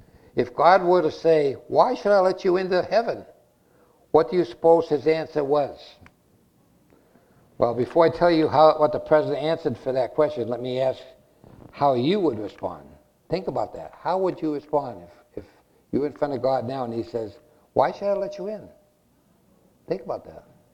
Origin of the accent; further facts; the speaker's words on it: Massachusetts, United States; accent: Massachusetts; And you're probably having trouble with my language, my Massachusetts accent, but hard is hard.